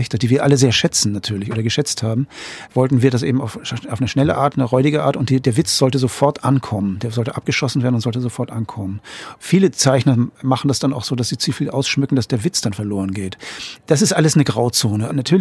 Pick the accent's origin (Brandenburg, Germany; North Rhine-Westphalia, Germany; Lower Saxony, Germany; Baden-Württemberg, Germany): Lower Saxony, Germany; Lüneburg; also born or lived in Hamburg; now in Vienna, Austria; ich habe damals in Hamburg gelebt, also zuerst Lüneburg. Ich komme aus Lüneburg, dann bin ich nach Hamburg gezogen, dann Westerland Sylt, Bremschen packen und dann bin ich nach Wien gezogen